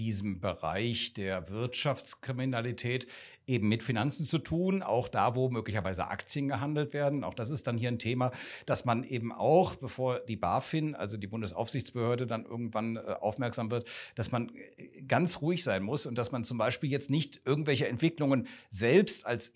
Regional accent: Cologne, North Rhine-Westphalia, Germany; merkst du, ich komme aus Köln

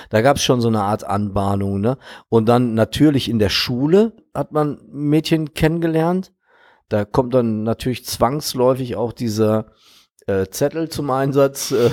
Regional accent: Gelsenkirchen, North Rhine-Westphalia, Germany; meine Jugend in Gelsenkirchen verbracht und war auf einer sehr großen Gesamtschule in Gelsenkirchen.

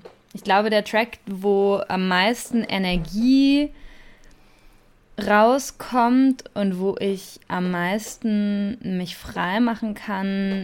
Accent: Bielefeld, North Rhine-Westphalia, Germany; Und ich wohne in Bielefeld und wir kommen fast alle aus Bielefeld.

